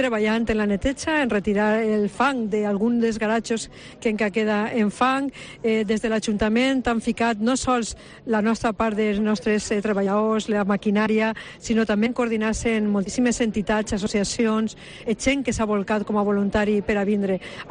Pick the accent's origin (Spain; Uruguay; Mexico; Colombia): Spain; Torrent, Valencian Community; Entonces, como a valenciana y como a torrentina